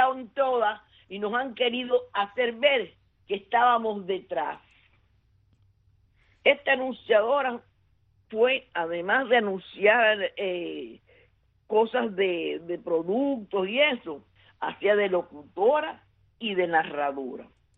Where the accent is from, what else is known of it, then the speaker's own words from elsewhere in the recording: Cuba; me demuestra quiénes somos las cubanas.